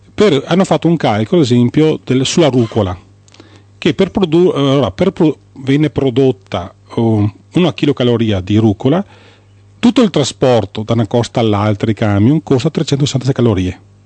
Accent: Marostica, Veneto, Italy; io non sono nato, sempre vissuto a Marostica.

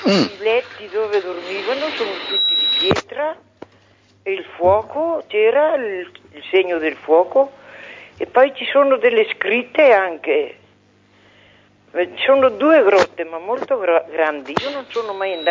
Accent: Lombardy, Italy; born there; In Lombardia.

